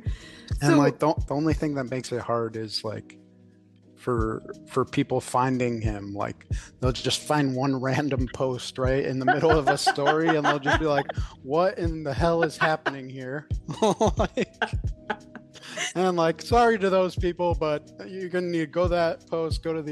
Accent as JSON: {"language": "English", "town": "Chicago", "region": "Illinois", "country": "United States", "tie": "born or raised there", "also_born_or_lived": "Florida / Los Angeles", "said": "I was born in Florida, but grew up in like the Chicago area."}